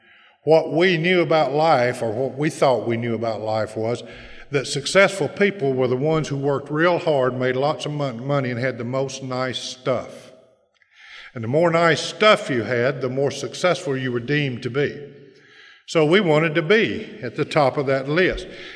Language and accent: English; Bessemer, Alabama, United States; born there; because I was born down there in Bessemer, Alabama, right in the middle of something called a Bible Belt.